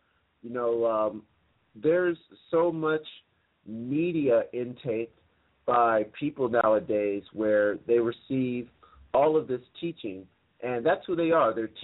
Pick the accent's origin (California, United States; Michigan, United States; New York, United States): California, United States; Los Angeles; And they know that, you know, I'm from Los Angeles